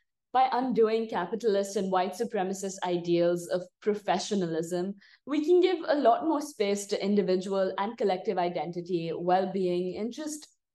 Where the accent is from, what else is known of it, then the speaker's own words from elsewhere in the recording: Mumbai, Maharashtra, India; English is a second language; now in United States; I'm from Mumbai, which is in India. So for me, home is around a 28-hour flight away.